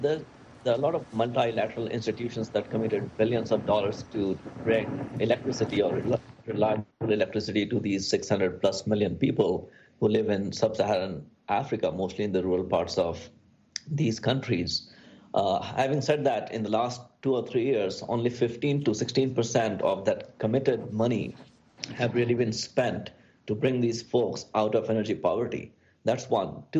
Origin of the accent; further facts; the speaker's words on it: Bihar, India; So we started this company in my home state, Bihar, in India.